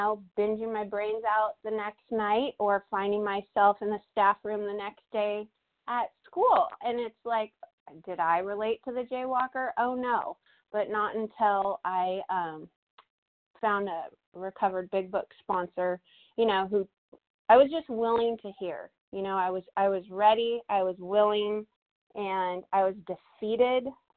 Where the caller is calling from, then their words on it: California, United States; Yeah, hi, this is … I'm from California.